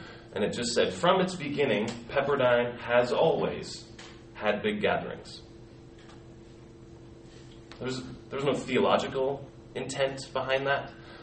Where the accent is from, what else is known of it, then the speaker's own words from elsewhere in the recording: Seattle, Washington, United States; I grew up in Seattle. I went to Seattle Pacific University, where I failed chapel 3 times.